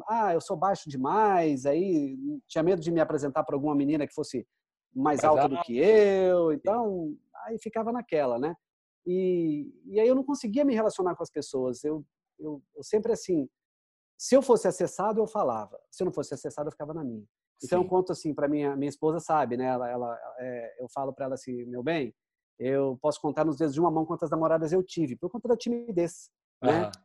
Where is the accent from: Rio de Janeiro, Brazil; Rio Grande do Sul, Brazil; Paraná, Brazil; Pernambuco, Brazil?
Paraná, Brazil; Maringá; born there; E quando eu volto para Maringá, que é a cidade onde eu nasci